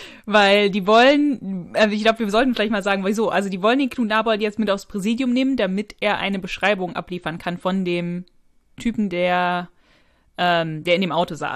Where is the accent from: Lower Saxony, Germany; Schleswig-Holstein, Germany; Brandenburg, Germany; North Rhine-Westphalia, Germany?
North Rhine-Westphalia, Germany; Ich komme ja aus Nordrhein-Westfalen, wie du weißt. Und das heißt, ich habe sehr viel Urlaub in Holland gemacht.